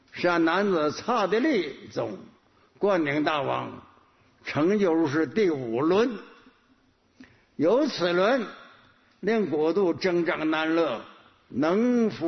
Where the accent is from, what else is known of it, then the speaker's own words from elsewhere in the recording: Northeast China, China; 我小时候在我们东北修城堡，一个村落